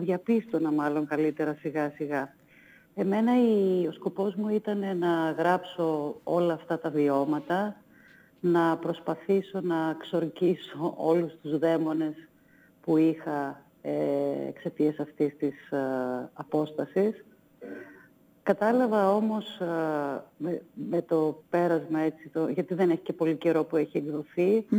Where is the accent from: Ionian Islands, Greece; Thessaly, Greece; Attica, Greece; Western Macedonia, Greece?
Western Macedonia, Greece; Meliti; Όλες οι οικογένειες, σχεδόν όλες από το χωριό μου, από τη μικρή κοινωνία στην οποία ζούσα, στη Μελίτη, ήταν σε αυτή την κατάσταση.